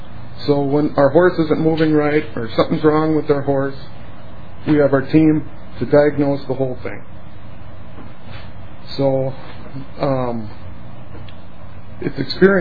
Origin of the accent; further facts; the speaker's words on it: Pine City, Minnesota, United States; I'm from Pine City, Minnesota.